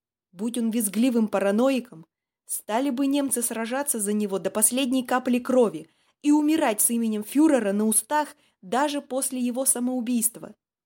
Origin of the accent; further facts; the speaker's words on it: Vybor, Pskov Oblast, Russia; В моем родном селе Выбор Новоржевского района Ленинградской области, ныне это Псковская область